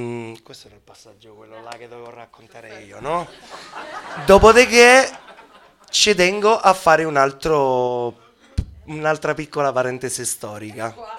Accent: Spain; Italian is a second language; io sono spagnolo, non sono né argentino, anche se nelle vostre vite un 70% di voi avete pensato che io sono argentino, non lo sono, sono spagnolo.

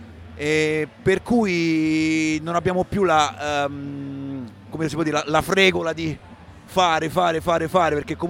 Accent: Rome, Lazio, Italy; come romani, abbiamo questa maledizione, la maledizione di vivere a Roma

